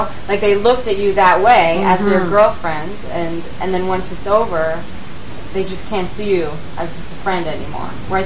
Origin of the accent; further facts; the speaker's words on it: United States; But as an American, I'm like, that's disrespectful not